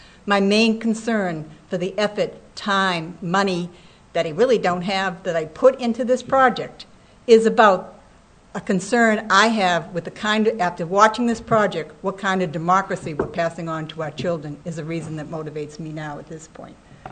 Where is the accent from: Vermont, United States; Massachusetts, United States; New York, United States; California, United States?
Massachusetts, United States; Boston; I'm a Flatlander from Boston.